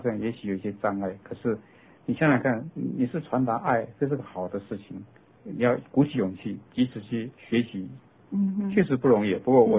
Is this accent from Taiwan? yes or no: yes; Taiwan; 你看，我们台湾人在称配偶这个坎趣味，牵手的